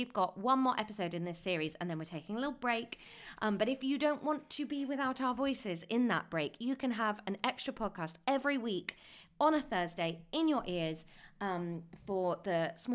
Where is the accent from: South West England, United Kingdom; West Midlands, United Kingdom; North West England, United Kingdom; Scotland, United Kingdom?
South West England, United Kingdom; because I grew up like in Somerset